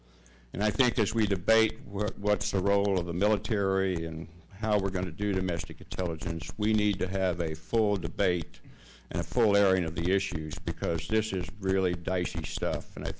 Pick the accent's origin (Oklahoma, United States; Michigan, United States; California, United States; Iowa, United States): Oklahoma, United States; Governor Keating is someone I've admired since he's the governor of my home state. He was the one that asked me to come back to Oklahoma.